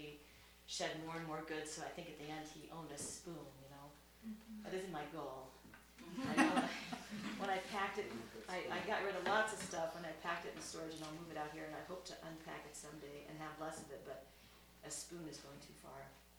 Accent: West Coast, United States; moved away as an adult; now in Chicago, United States; And so I'm doing this because I am originally from the West Coast, I've been 26 years in Chicago. It's trying to make the transition back

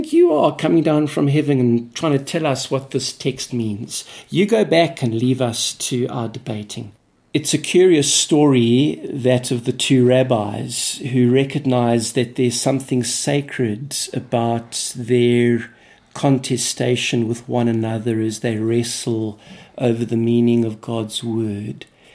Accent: Durban, KwaZulu-Natal, South Africa; I come from Durban in South Africa.

